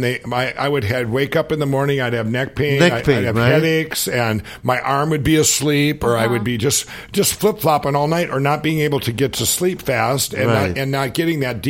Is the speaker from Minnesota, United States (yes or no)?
yes; Minnesota, United States; I'm from Minnesota.